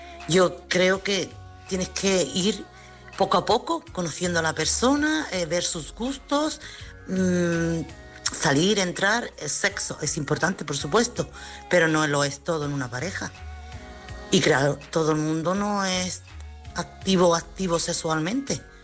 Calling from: Chiclana, Andalusia, Spain; corresponsal de Chiclana.

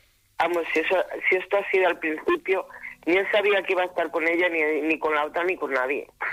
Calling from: Valladolid, Castile and León, Spain; Es que vamos, te llamo muy cerquita. Yo Valladolid.

